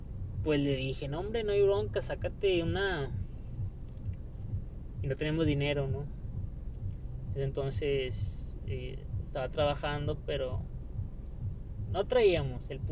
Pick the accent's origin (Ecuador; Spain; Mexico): Mexico; Monterrey, Nuevo León; hablo así como que soy de Monterrey y así hablamos aquí.